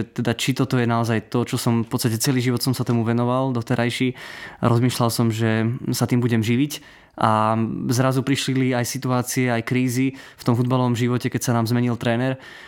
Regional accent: Žilina, Žilina Region, Slovakia; Začínali sme v Žiline, keďže pochádzam odtiaľto zo Žiliny. Tu som hrával v MŠK Žilina dlhé roky.

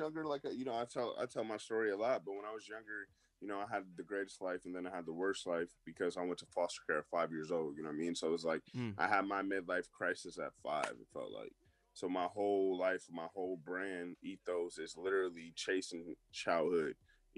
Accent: Cleveland, Ohio, United States; now in Vancouver, Canada; So even though I was from Cleveland, I moved to Vancouver

